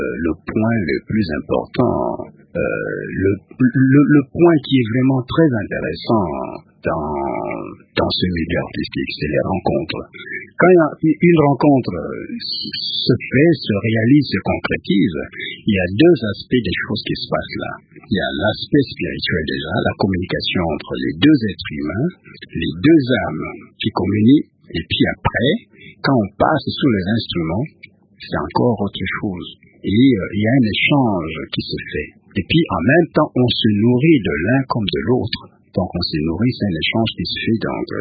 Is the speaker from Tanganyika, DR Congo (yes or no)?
no; Kinshasa, DR Congo; Là où j'ai grandi avec mes parents et tout, et toute ma famille.